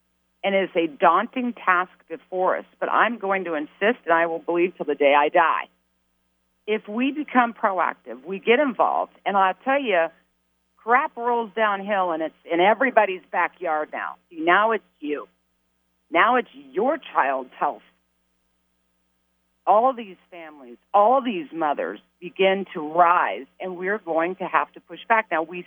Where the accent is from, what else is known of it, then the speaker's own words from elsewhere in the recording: Kansas, United States; I got to say it because I'm from Kansas, but that's the Wizard of Oz.